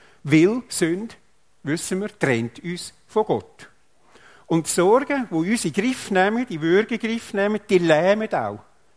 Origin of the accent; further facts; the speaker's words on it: Switzerland; Als Schweizer sind wir ja vermutlich Weltmeister im materiell Versorgen für das Morgen.